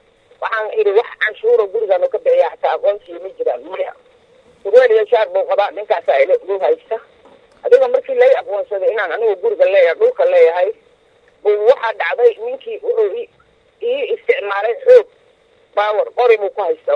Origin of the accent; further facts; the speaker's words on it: Mogadishu, Banaadir, Somalia; guri aan leeyahay oo ku yaala degmada xamar jajab oo aan ku dhashay ku soo koray